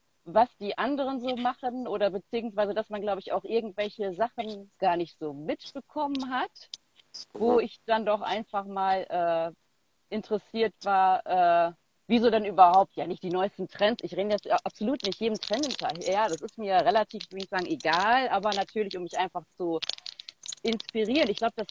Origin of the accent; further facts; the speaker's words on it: Northern Germany, Germany; now in Cologne, Germany; Ich komme aus Köln, bin aber ein ehemaliges Nordlicht und seit 2008, ja, mittlerweile hier in Köln. Bin mittlerweile 37 Jahre alt